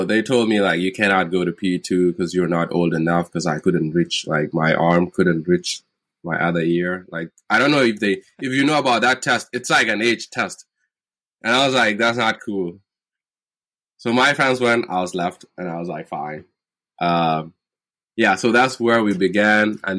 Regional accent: Pariang, Ruweng, South Sudan; born there; I was born in South Sudan. I was born in Ruweng, right, in Pariang. Not exactly Pariang, but yeah, I was born there.

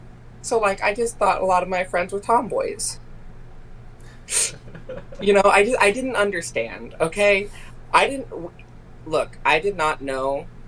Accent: California, United States; also born or lived in Washington; I grew up in California. I got married very young. And the first few years after I got out of high school, when I got married, I was living up in Washington State. Then I moved back to California because I missed it.

